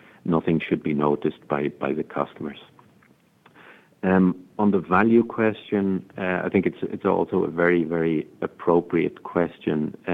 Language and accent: English; Ireland; I would have said Caitlin as an Irish person